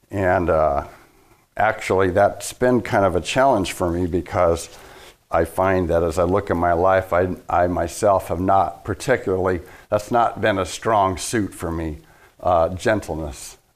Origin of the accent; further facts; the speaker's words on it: California, United States; I came from Southern California, and I was in my early 20s at the time